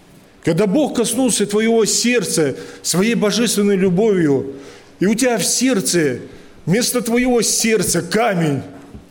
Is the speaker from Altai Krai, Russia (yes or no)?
yes; Altai Krai, Russia; У нас на Алтае, когда я воспитывался на Алтае, были такие гористые местности